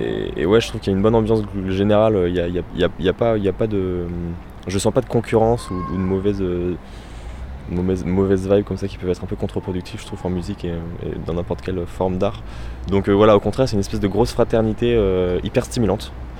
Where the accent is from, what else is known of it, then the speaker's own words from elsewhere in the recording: Rennes, Brittany, France; born there; Alors oui, moi je suis né à Rennes, c'est vrai que c'est une ville que j'aime beaucoup.